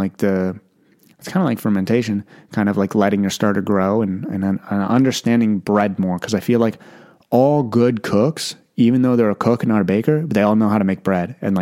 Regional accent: Canada; I'm sorry if you're swearing. I'm Canadian.

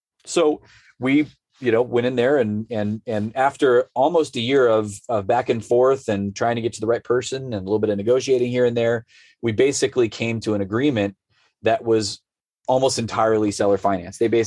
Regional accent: Colorado, United States; So long story short, I came in little nobody from Colorado, right?

